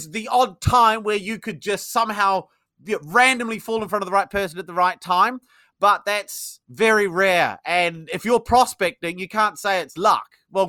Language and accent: English; New Zealand; now in United Kingdom; I'm from New Zealand originally. Yes, you'll probably tell from my accent it's not very English, although I might sound English to you because I've been here 20 years.